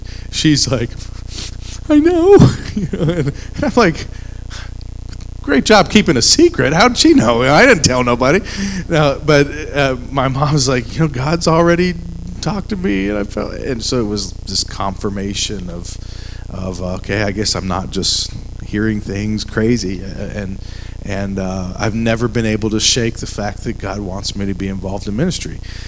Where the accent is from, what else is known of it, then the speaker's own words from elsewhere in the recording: Ridgeway, Ontario, Canada; And so I grew up in Ridgeway, Ontario, which is close to Niagara Falls, really Buffalo, New York, right across the border.